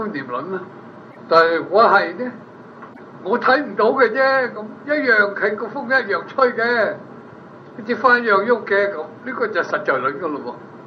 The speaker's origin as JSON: {"language": "Cantonese", "country": "China", "said": "就是我哋中國人咧就唔係籠籠統統咁算噶"}